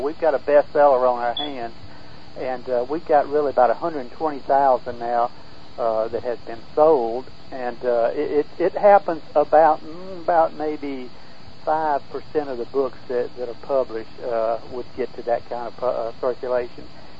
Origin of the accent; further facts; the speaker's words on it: Mississippi, United States; But, yeah, we were born and raised in the Red Clay Hills of Mississippi. I love the state of Mississippi. It's my home. It's where my parents are buried. My ancestors are buried there.